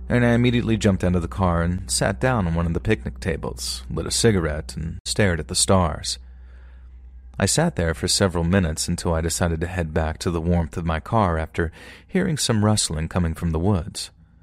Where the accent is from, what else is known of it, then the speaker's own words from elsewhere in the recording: Midwest, United States; also born or lived in East Coast; I'm 33 and I live in the rural Midwest. I was born and raised in my hometown, and with the exception of a few months of living with my father on the East Coast, I've lived here my entire life.